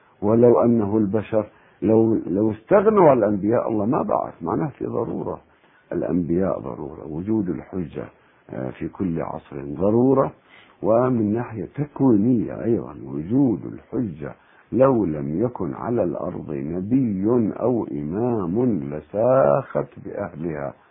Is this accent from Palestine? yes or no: no; Iraq